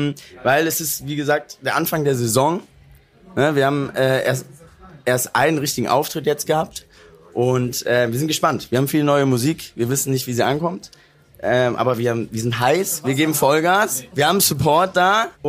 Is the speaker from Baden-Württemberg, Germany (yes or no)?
no; Cologne, North Rhine-Westphalia, Germany; Wir kommen aus Köln